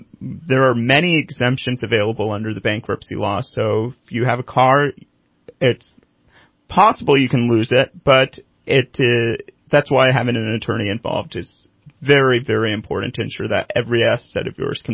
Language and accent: English; Red Bluff, California, United States; Well, I grew up in Red Bluff, so I'm kind of a North State boy. I left for college at UC Davis